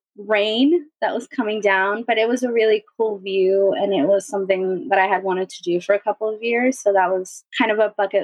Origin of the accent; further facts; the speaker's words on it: Colombia; I'm from Colombia